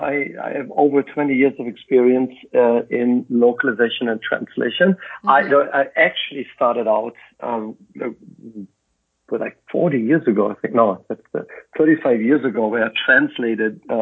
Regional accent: Germany; first language German; English is a second language; I think my English is better than my German at this point. Yeah, I was born and raised in Germany. You detected my accent.

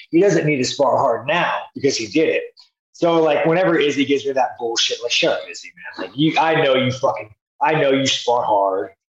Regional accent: Brazil; now in United States; I grew up in Brazil, man. Brazil fucking sucks.

